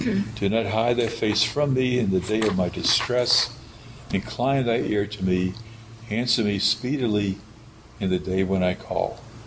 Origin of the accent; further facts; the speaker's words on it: New Orleans, Louisiana, United States; I grew up in New Orleans, and I swear, everybody in every mother in New Orleans has some kind of Jewish background somewhere